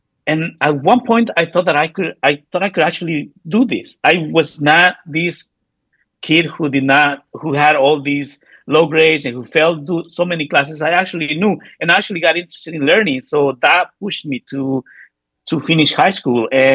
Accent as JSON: {"language": "English", "region": "Oaxaca", "country": "Mexico", "moved": "yes", "lives_now": "United States", "said": "Because back in Oaxaca, I went to school in Oaxaca. I'm from Oaxaca, Mexico."}